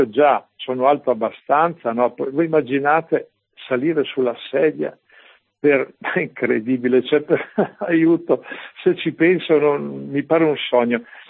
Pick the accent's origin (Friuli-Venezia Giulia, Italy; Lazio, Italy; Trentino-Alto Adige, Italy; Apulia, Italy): Trentino-Alto Adige, Italy; Bolzano; io vengo da Bolzano.